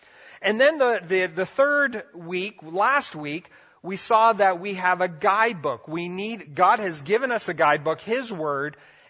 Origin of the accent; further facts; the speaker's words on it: Brazil; now in North America; I grew up in Brazil where we saw demonic stuff happen, not on a regular basis, but we saw it.